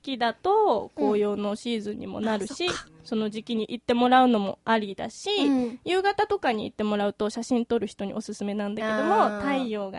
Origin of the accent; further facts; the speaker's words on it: Hyogo, Japan; 私は兵庫出身なので、